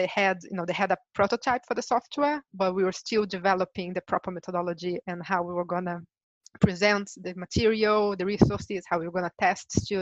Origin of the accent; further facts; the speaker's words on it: Brazil; English is a second language; So originally, I'm from Brazil, as you already know that.